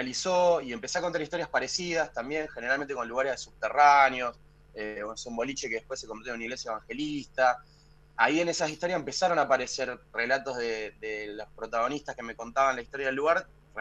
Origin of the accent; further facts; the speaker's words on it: Rosario, Santa Fe, Argentina; Sí, sí, nací en Rosario, claro. Y vivo acá.